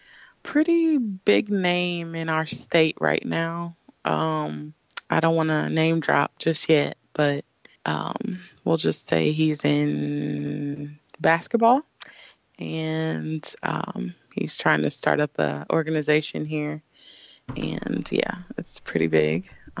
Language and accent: English; Kansas City, Missouri, United States; Well, I'm from the best city in Missouri, Kansas City, Missouri.